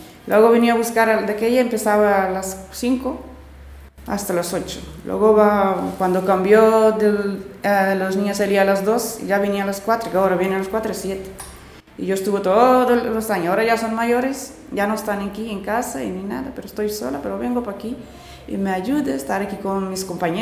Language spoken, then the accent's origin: Spanish; Cape Verde; moved away; Yo soy de Cabo Verde.